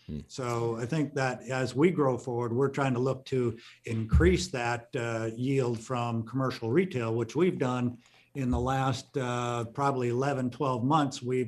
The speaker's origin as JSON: {"language": "English", "region": "West Coast", "country": "United States", "said": "I'm from the West Coast most of my life."}